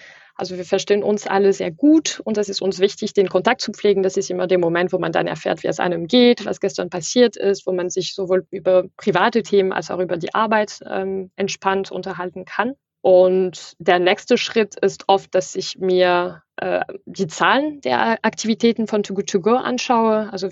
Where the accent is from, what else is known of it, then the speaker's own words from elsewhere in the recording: Île-de-France, France; German is a second language; moved away as an adult; now in Germany; Ich komme aus der Nähe von Paris.